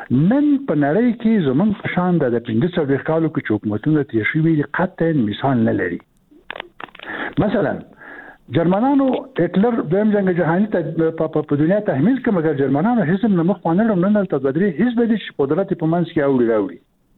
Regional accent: Afghanistan; موږ افغانان

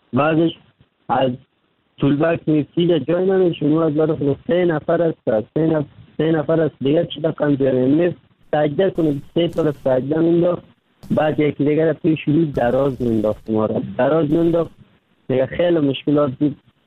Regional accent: Kabul, Afghanistan; now in Turkey; در مدت 3 سال میشه ترکیه آمدم، از افغانستان 3 سال میشه رکنم، فعلانم ترکیه هستم. اما از افغانستان آمدم، طرف پاکستان آوردم، آمدم از کابل

